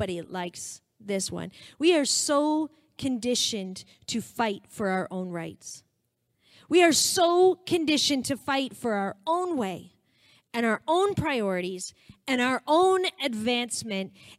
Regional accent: Canada; we're Canadian, we're super polite

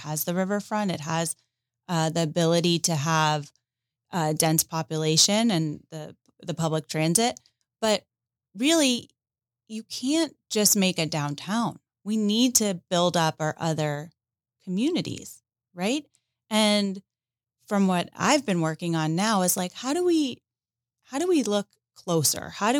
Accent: Boca Raton, Florida, United States; Boca Raton.

